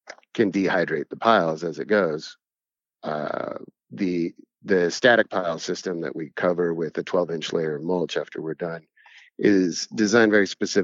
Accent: New Mexico, United States; also born or lived in New York / Los Angeles / Portland / Arizona; I grew up here in New Mexico, and then I took a 20-year hiatus to New York and Los Angeles, Portland, Arizona.

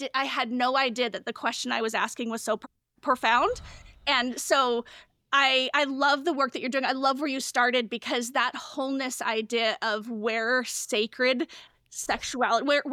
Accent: Salt Lake City, Utah, United States; So I'm from Salt Lake City, Utah, Mormon housewives, that whole idea

